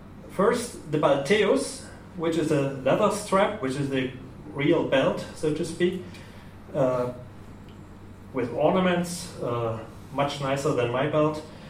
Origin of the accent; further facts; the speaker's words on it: Germany; I'm from Germany